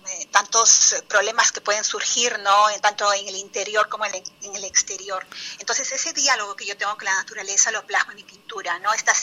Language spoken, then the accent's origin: Spanish; Lima, Peru; que soy de Lima, al igual que Sandra.